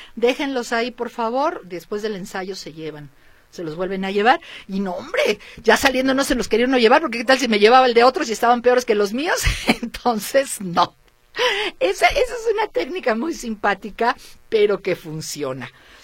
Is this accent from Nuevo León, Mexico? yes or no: no; Guadalajara, Jalisco, Mexico; Yendo nosotros como jaliscienses, como tapatíos, a verlos.